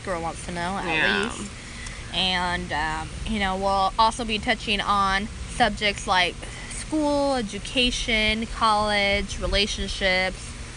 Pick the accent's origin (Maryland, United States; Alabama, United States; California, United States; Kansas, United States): Kansas, United States; Yeah, well, you know, Ken's from Florida, I'm from Kansas.